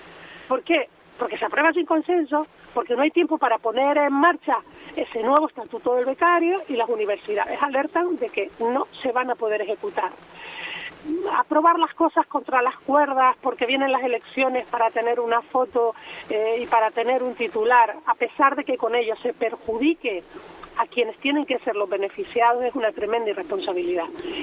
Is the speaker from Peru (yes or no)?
no; Canary Islands, Spain